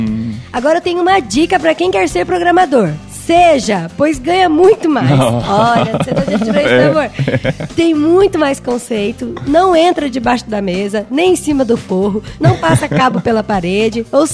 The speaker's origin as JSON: {"language": "Portuguese", "region": "São Paulo", "country": "Brazil", "said": "eu tenho 24 anos e sou de Itaquera, São Paulo."}